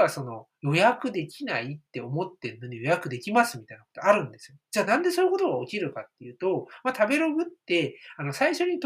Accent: Aichi, Japan; 実は私は愛知出身でして、別に名古屋じゃないんですけど、ウイローは結構小さい頃から身近にあったんですよね。

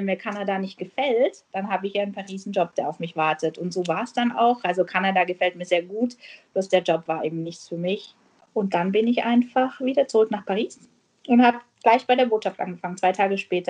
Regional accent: Ulm, Baden-Württemberg, Germany; ich komme aus Ulm im Süden von Deutschland

